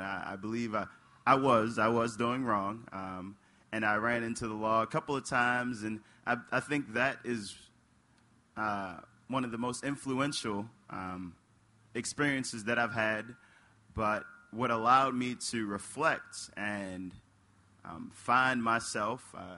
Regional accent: Baltimore, Maryland, United States; I started my education here in Baltimore. I was born in Baltimore in 1989, February 26th, to a single mother

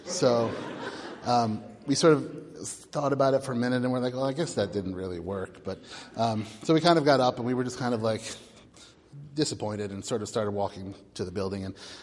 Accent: Baltimore, Maryland, United States; also born or lived in Pikesville; So, yeah, I grew up in Baltimore and in Pikesville, right across the street from Chizuk Emunah Synagogue on Stevenson Road.

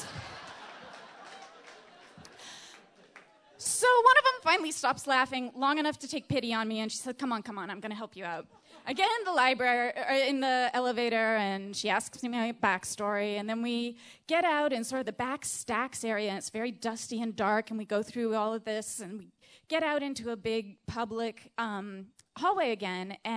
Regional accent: Seattle, Washington, United States; I can tell you, I'm from Seattle originally, and they have a really nice library there.

